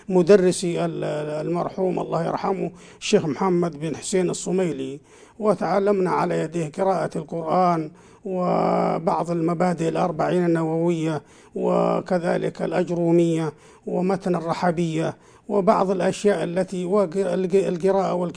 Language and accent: Arabic; Shaab al-Theeb, Jazan Province, Saudi Arabia; born there; ونحن من بني حمد، وأنا من مواليد بلدة شعب الذيب وتابعة لمحافظة الطوال الآن، وسابقا كانت تابعة لمحافظة صامتة.